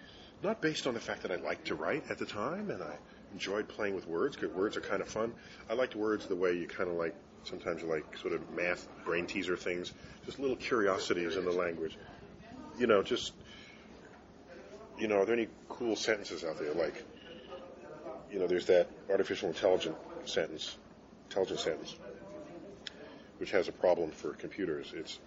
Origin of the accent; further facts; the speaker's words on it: New York, United States; And growing up in New York City, where there is no night sky, it's not a part of what you are.